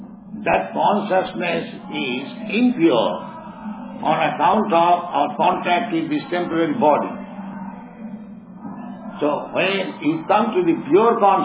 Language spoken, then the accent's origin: English; India; English is a second language; I am born Indian, say, 75 years ago, 78 years ago